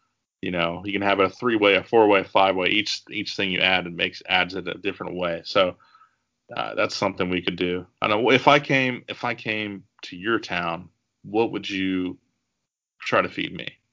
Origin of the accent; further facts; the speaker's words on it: Dayton, Ohio, United States; we'll do some kind of Dayton area, foods and stuff like that. You know, we've got great pizza.